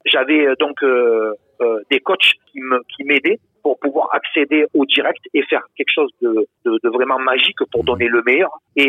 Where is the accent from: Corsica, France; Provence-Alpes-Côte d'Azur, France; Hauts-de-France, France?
Provence-Alpes-Côte d'Azur, France; Carpentras; born there; voilà, nom et prénom, et voilà, donc je suis né à Carpentras.